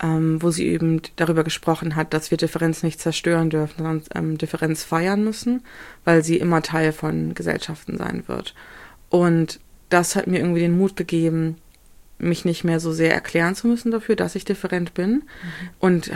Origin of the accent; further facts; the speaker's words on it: Bremen, Germany; ich bin halt in Bremen zur Schule gegangen, als der PISA-Test war, auf die Kornstraße.